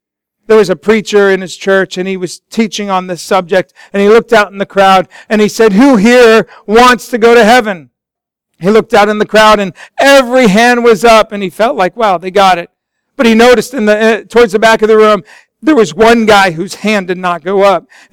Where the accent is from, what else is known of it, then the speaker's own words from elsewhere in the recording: Golden, Colorado, United States; We camped out almost every weekend growing up in Golden, Colorado or Estes Park.